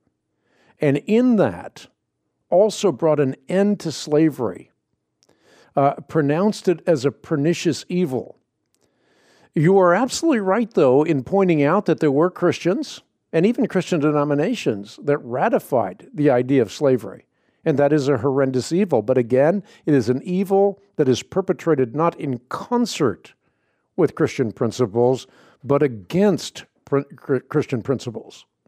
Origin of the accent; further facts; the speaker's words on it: Toronto, Ontario, Canada; also born or lived in Netherlands; I actually grew up in Canada. We immigrated from Holland to Canada. We're in Toronto, or near Toronto.